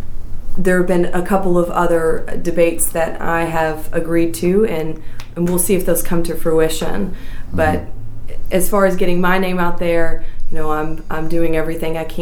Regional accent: Lexington, Kentucky, United States; now in Louisville, United States; I grew up in Lexington. I came here for undergrad. Actually came here to go to U of L

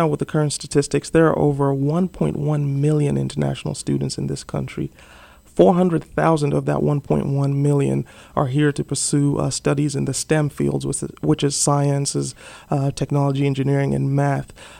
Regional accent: Zambia; When I was growing up in Zambia, there were 2 universities in the entire country

